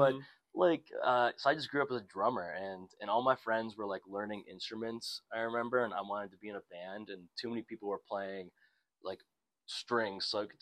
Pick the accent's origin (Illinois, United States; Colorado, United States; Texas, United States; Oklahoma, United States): Illinois, United States; Chicago; So yeah, I can talk a little bit about like, I grew up in Chicago, Illinois.